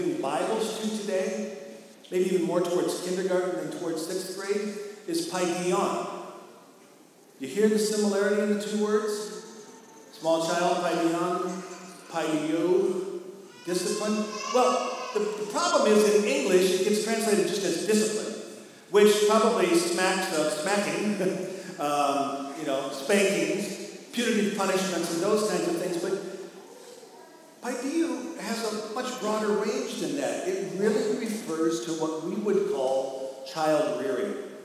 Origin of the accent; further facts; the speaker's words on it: Westside, Iowa, United States; The name of the town is Westside, Iowa. Yours truly, it's my hometown, okay? Spent a lot of time there growing up in Westside, Iowa.